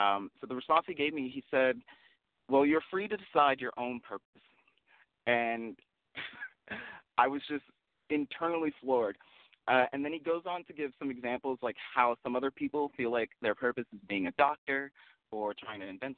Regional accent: New Jersey, United States; I grew up in New Jersey with my mother and stepfather. I was a pretty shy kid growing up, mostly kept to myself.

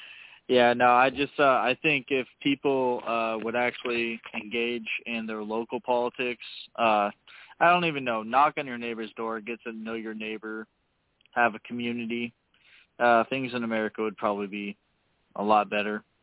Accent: Illinois, United States; I'm from East Central Illinois.

